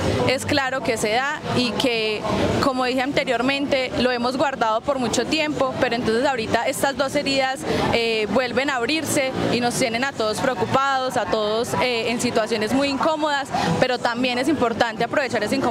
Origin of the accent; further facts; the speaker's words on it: Medellín, Antioquia, Colombia; nosotros mismos como paisas, como medellinenses nos hemos dado